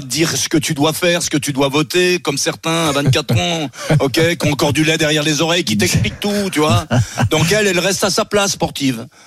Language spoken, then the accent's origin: French; Châtel, Auvergne-Rhône-Alpes, France; l'arrivée c'était à Châtel, chez moi en Haute-Savoie